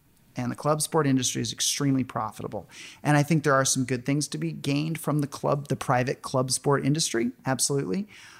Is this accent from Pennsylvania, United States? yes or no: no; Oregon, United States; I mean, everywhere I grew up in Oregon, we had a half acre